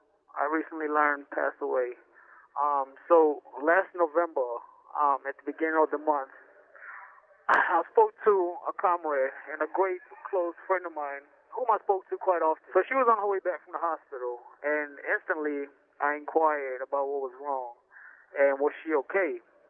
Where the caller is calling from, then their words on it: Virginia, United States; I'm calling in from Red Onion State Prison here in Virginia.